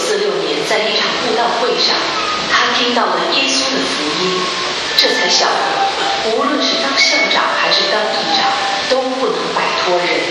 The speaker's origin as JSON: {"language": "Chinese", "town": "Zhangping", "region": "Fujian", "country": "China", "tie": "born or raised there", "said": "我们的故乡是福建漳平，"}